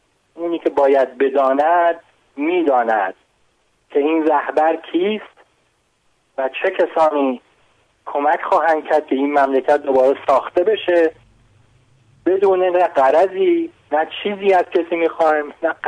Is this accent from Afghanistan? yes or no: no; Iran; من تا در خارج از ایران میگفتم ایرانی هستم